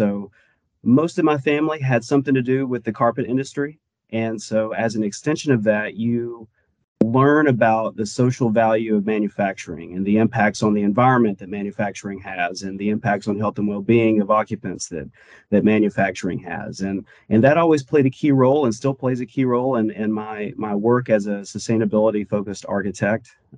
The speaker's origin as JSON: {"language": "English", "town": "Dalton", "region": "Georgia", "country": "United States", "tie": "born or raised there", "said": "growing up in and around the Dalton area in the 80s was like sort of like Bart Simpson and Lisa Simpson growing up in Springfield"}